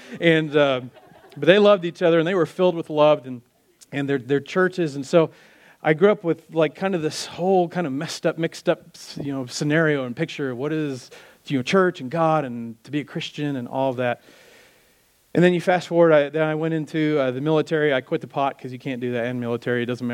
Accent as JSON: {"language": "English", "region": "Wisconsin", "country": "United States", "moved": "yes", "lives_now": "Wichita, United States", "said": "And so my dad and I moved from Wisconsin to Wichita. And part of that, we had some extended family in the area."}